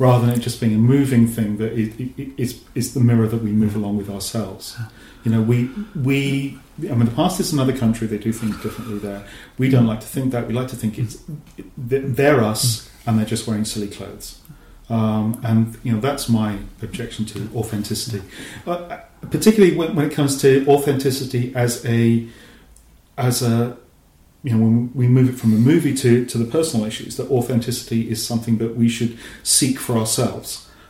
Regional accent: Singapore; I'm born and raised in Singapore, child of the British Empire, and my father took me to the Sampan cinema in Singapore

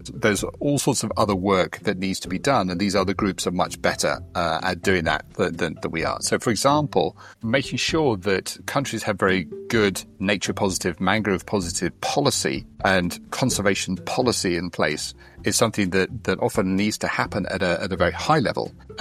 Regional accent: London, United Kingdom; and I come from London and I'm very white.

